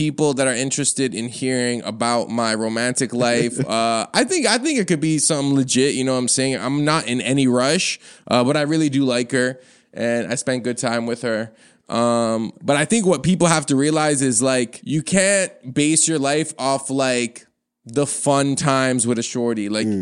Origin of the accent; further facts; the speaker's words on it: Toronto, Ontario, Canada; accent: Toronto; I don't try to sound like I'm from Toronto ever.